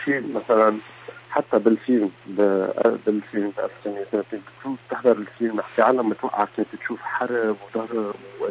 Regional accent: Lebanon; طيب نحن كشعب لبناني خلص الحرب

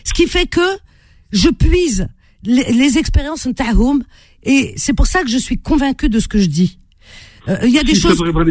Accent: Algeria; je suis une vraie Algérienne

